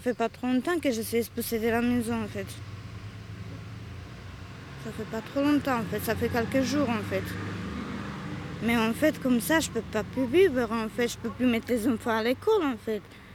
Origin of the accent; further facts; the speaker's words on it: Bosnia & Herzegovina; now in France; Alors moi, je viens en fait de la Bosnie. Mm-hmm. Bosnie, Serbie, c'est juste au côté là-bas en fait.